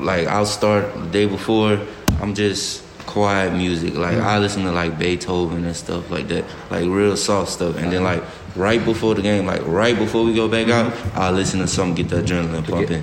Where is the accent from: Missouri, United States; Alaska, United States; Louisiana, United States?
Louisiana, United States; I'm from Southern Louisiana, so I like soul food.